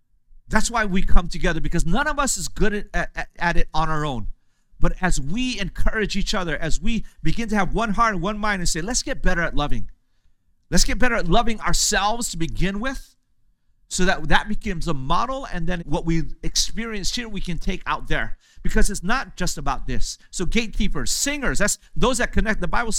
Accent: United States; maybe this is just because I come from America.

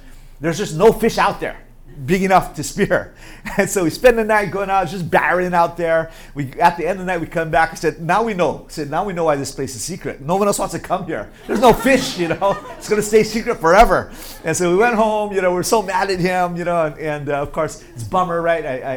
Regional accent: Hawaii, United States; also born or lived in Guam; I think because I grew up always going to the aquarium and growing up in Hawaii and Guam, you're always, you know, fishing and finding stuff.

